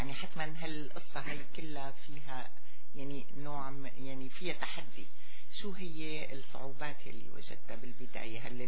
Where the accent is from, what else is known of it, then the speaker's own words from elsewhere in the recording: Syria; now in Canada; نحن كنديين منحب كندا لكن أصولنا وجذورنا سورية